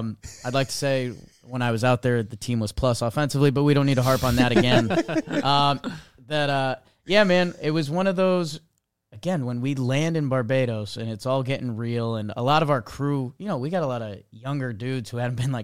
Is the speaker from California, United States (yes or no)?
no; Connecticut, United States; and so I grew up in Connecticut, between New York and Boston.